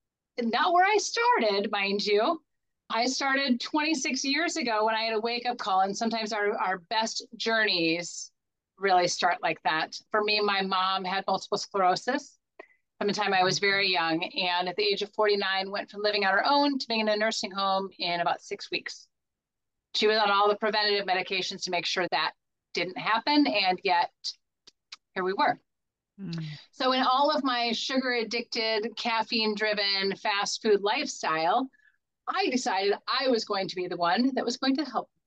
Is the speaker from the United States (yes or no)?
yes; Midwest, United States; the owner and founder of Complete Health Revolution. And I grew up in the Midwest. I live in Cincinnati, Ohio now.